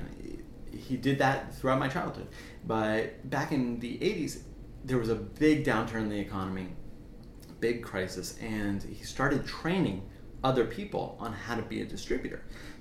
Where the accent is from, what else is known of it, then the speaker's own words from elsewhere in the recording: Florida, United States; because I grew up in South Florida